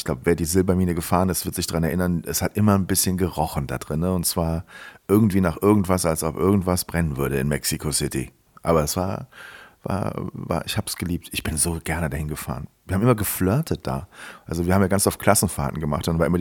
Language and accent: German; Rhineland, Germany; born there; ich komme ja aus dem Rheinland gebürtig